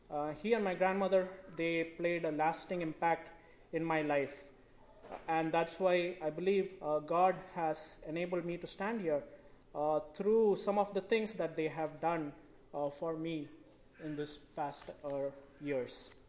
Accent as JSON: {"language": "English", "town": "Mumbai", "region": "Maharashtra", "country": "India", "tie": "born or raised there", "said": "I did not get sufficient marks to get in a good college next to my hometown in Mumbai."}